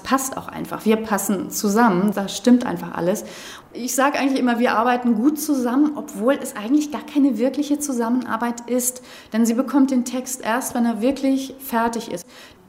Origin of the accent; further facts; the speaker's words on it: Flensburg, Schleswig-Holstein, Germany; now in Lüneburg Heath, Germany; Ich liebe meine Heimatstadt Flensburg, in der ich ja nicht mehr lebe. Ich lebe ja an der Lüneburger Heide